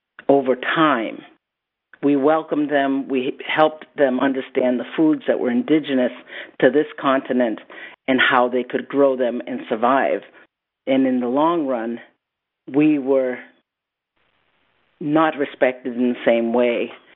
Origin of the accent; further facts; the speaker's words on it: Martha's Vineyard, Massachusetts, United States; I will begin with growing up on Martha's Vineyard in the school system where you're taught about Thanksgiving